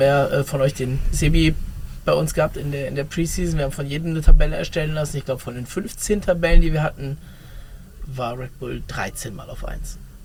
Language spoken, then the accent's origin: German; Cologne, North Rhine-Westphalia, Germany; als Kölner